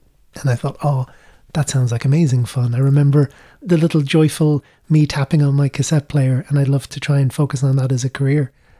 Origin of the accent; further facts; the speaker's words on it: Tralee, Munster, Ireland; first language Irish; I was born in Tralee. My family moved down here from Cork, I think, right before I was born. So I was raised here and I went to Gaelscoil de Gasman up in Shanachill, where I was always growing up speaking Irish.